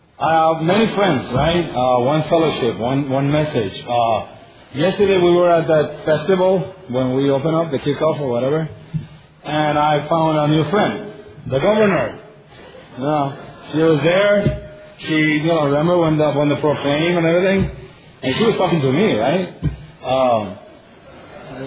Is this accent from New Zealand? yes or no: no; Puerto Rico; I'm an addict from Puerto Rico.